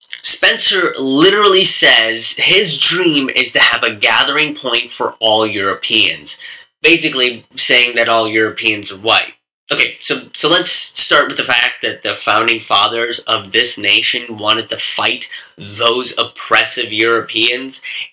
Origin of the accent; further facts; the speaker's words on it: India; I mean, it's gotten so bad that people can't ask me questions about growing up in India because they're afraid that it makes them look racist.